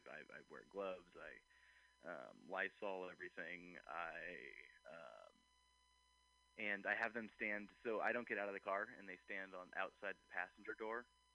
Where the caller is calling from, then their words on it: Oakland, California, United States; I am calling from the hills of Oakland.